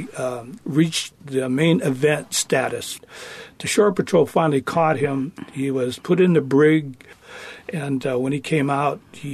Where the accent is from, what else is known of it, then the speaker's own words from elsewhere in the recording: Seattle, Washington, United States; And, of course, being Filipino, he became a hero in our community. Growing up in the International District was, we're talking about, my memory is into the 40s.